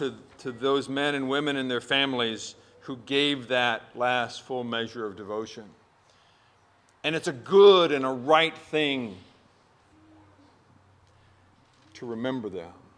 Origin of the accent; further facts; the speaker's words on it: Virginia, United States; I grew up in Virginia, and we got a lot of statues around there.